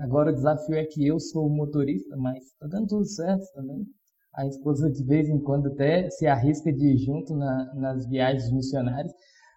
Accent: Espírito Santo, Brazil; now in Novo Progresso, Brazil; aqui do interior do Pará, Novo Progresso. Sou natural do Espírito Santo

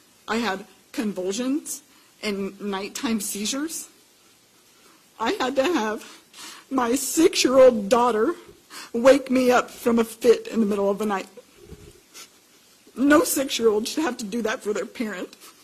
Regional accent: Missouri, United States; I'm from Missouri.

